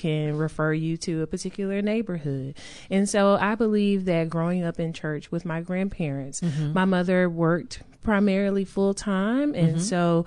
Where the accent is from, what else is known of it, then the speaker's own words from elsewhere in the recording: Memphis, Tennessee, United States; Well, yes, I am originally from Memphis, and faith played a huge role in growing up in Memphis.